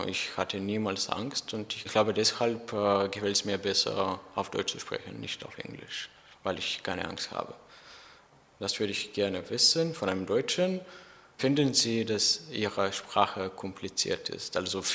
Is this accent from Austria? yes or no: no; Bulgaria; German is a second language